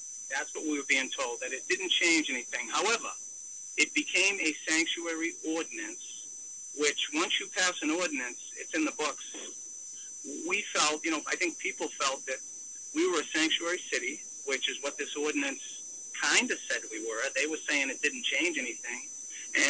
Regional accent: Salem, United States; I was born and raised in Salem.

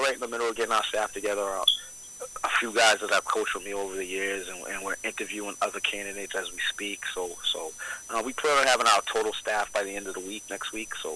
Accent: England, United Kingdom; now in Lynn, United States; I'm an English guy coaching at Classical

